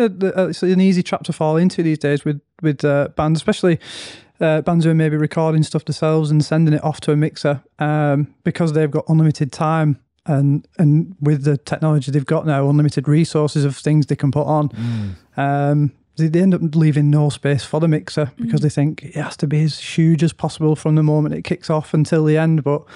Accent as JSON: {"language": "English", "town": "Manchester", "region": "North West England", "country": "United Kingdom", "said": "I'm a producer from Manchester."}